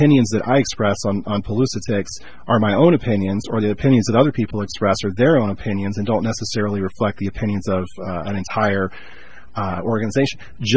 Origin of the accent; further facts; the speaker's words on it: Virginia, United States; I was born in Virginia, born and raised in Virginia